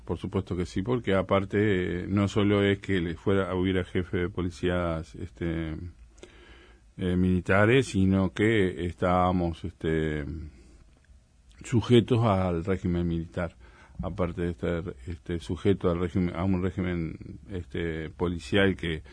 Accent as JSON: {"language": "Spanish", "town": "Trinidad", "region": "Flores", "country": "Uruguay", "tie": "born or raised there", "also_born_or_lived": "Soriano", "said": "Nací en Soriano, viví, en realidad me ubican más mis orígenes con Flores, con Trinidad. Porque mi familia, siendo yo pequeño, ya se trasladó a residir ahí."}